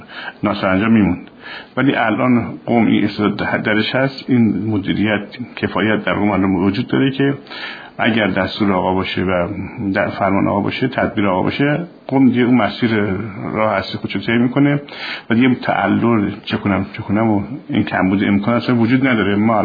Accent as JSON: {"language": "Persian", "region": "Qom", "country": "Iran", "said": "خب ما اهل قم هستیم، یادمون سابقه قم رو."}